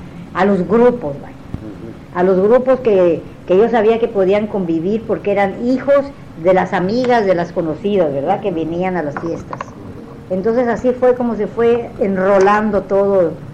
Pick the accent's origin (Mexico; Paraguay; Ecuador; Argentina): Mexico; Tijuana, Baja California; Yo soy de Tijuana, de manera que a mí no me diga nada